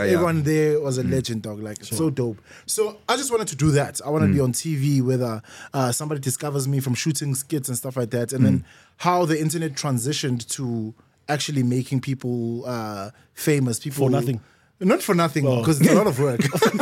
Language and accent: English; Vosloorus, Gauteng, South Africa; I'm from Foslo.